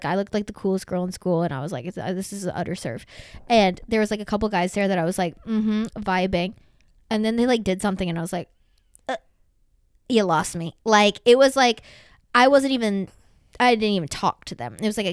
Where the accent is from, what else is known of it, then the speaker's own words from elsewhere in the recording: Arkansas, United States; Yeah, I mean, I'm from Arkansas, but you know, it's not like that.